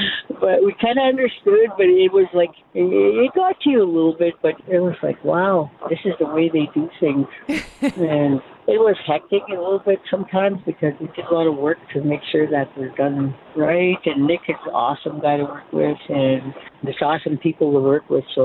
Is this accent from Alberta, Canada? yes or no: yes; Sandy Beach, Alberta, Canada; I was raised in Sandy Beach, though, outside of Edmonton, on the other side of Alexander. That's where I was raised, in a log house.